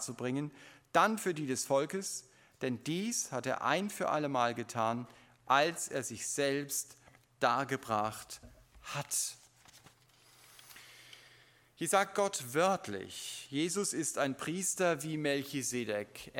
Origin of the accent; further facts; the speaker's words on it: Germany; das haben wir als Deutsche nicht so drauf